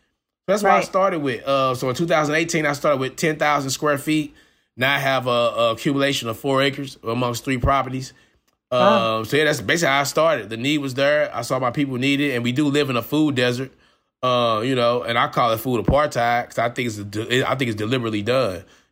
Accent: St. Louis, Missouri, United States; Oh, no, I grew up in St. Louis, right here.

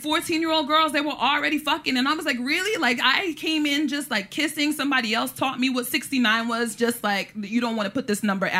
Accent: Brooklyn, New York, United States; You know, I live in Brooklyn. I'm from Brooklyn.

